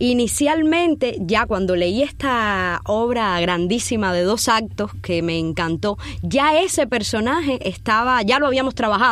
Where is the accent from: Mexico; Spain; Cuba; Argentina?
Cuba; somos cubanos